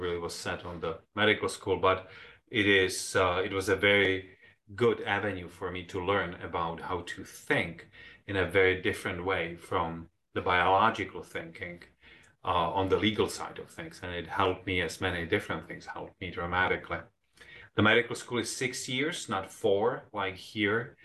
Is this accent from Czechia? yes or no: yes; Prague, Czechia; born there; English is a second language; also born or lived in several countries; I was born in Prague in Czech Republic. This is where I went to medical school when I was 17.